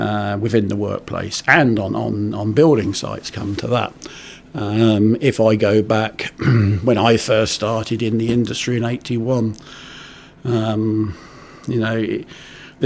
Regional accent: South East England, United Kingdom; and I came along in 1954. So I'm born and bred on the Isle of Wight.

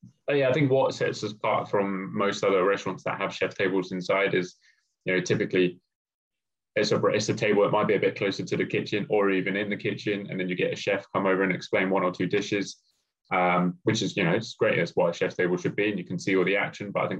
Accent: Brighton, South East England, United Kingdom; So I'm from Brighton originally, South Coast.

